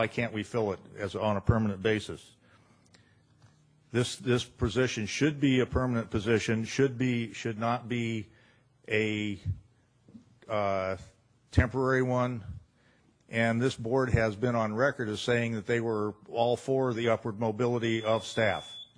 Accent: Cambria, California, United States; from Cambria.

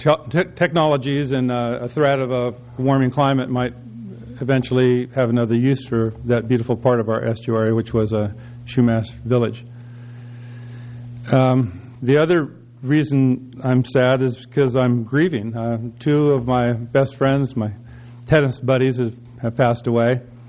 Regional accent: Morro Bay, California, United States; from Morro Bay.

